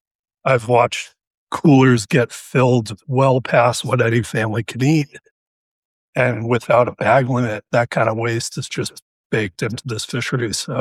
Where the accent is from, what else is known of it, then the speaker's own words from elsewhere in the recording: Massachusetts, United States; also born or lived in New York; now in Maine, United States; I am from Maine, well, living in Maine now, from Massachusetts and New York, and also with ASGA.